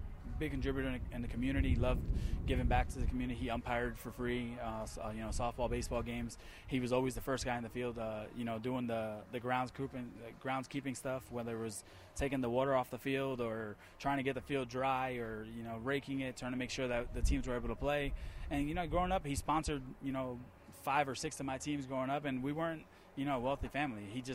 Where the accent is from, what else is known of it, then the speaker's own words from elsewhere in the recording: New Jersey, United States; Yeah, I grew up in Jersey. I was a, you know, Mets fan.